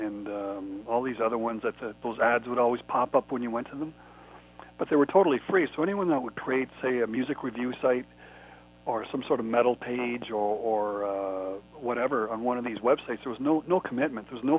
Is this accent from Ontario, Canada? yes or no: yes; Ottawa, Ontario, Canada; I grew up in Ottawa, Ontario, Canada